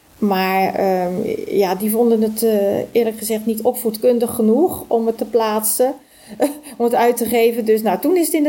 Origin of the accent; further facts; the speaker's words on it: Ridderkerk, South Holland, Netherlands; also born or lived in Rotterdam; Ik ben geboren in Rotterdam. Vanaf mijn 8e heb ik in Ridderkerk gewoond. Met veel plezier hoor. En in 1984... ben ik met mijn gezin naar Hendrik Ido Ambacht verhuisd. En daar heb ik ook met heel veel plezier gewoond tot 2012.